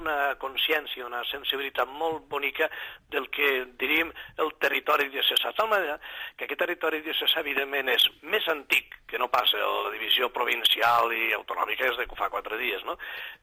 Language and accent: Catalan; Benicarló, Valencian Community, Spain; also born or lived in Tortosa; Jo, precisament, sóc originari d'aquelles terres, sóc de Benicarló. Però mira, fixa't un detall personalíssim, no, si em permet. Sóc de Benicarló, meva família, però nascut a Tortosa.